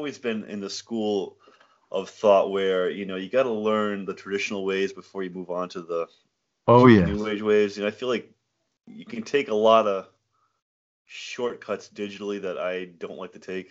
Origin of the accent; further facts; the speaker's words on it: Matunuck, Rhode Island, United States; Yeah, Matunuck, Rhode Island.